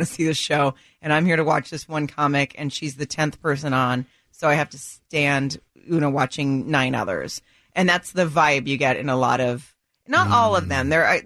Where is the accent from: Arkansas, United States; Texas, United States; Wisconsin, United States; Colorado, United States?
Arkansas, United States; I grew up in Arkansas, so I have jokes that work in the South and in that area